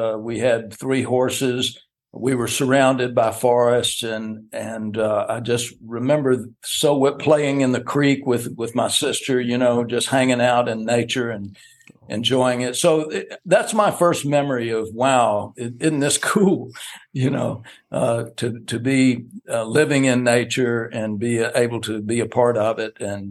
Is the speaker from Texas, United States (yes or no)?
no; Alabama, United States; But, you know, I grew up in Alabama, guys, right next door to you guys there.